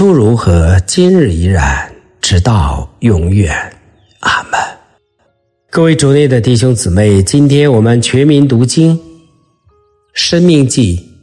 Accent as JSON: {"language": "Chinese", "country": "China", "said": "对于我们中国人来说，保罗宗徒，我们也是外邦人"}